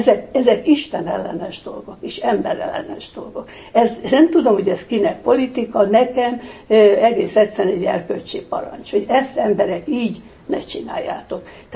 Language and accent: Hungarian; Hungary; nekem nagyon fontos, hogy magyar vagyok.